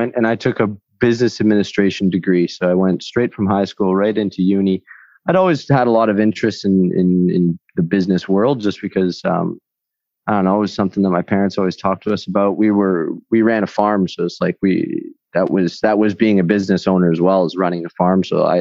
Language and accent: English; Winnipeg, Manitoba, Canada; also born or lived in Calgary, Canada; I'm from Canada, which is a pretty general term to say. So I would specify that I was born in Calgary. I grew up most of my life in the center of Canada in the prairies around Winnipeg on a farm. I grew up on a farm down there for quite a while.